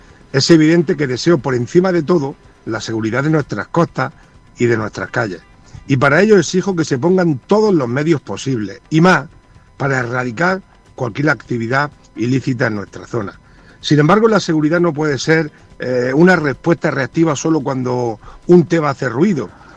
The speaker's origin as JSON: {"language": "Spanish", "region": "Andalusia", "country": "Spain", "said": "afecta al bienestar de mi pueblo, de nuestra y de la provincia de Almería"}